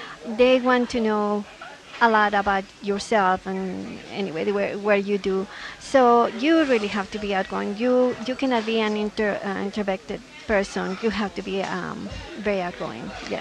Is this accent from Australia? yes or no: no; Mexico; now in New Mexico, United States; because I'm from Mexico, they were sometimes confused